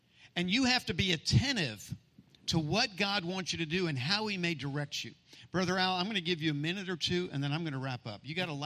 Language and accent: English; Virginia, United States; I remember I grew up in Northern Virginia and we had a lot more snow then than what we experience now